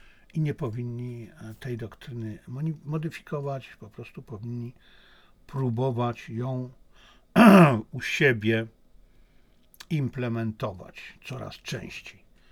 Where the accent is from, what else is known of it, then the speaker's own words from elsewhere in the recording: China; również jestem Chińczykiem i chińskim nacjonalistą